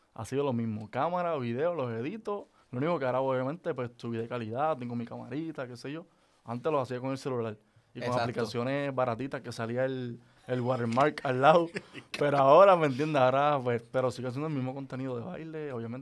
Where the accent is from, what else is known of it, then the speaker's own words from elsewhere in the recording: Puerto Rico; somos 20 cabrones boricua que nos hemos jodido para estar aquí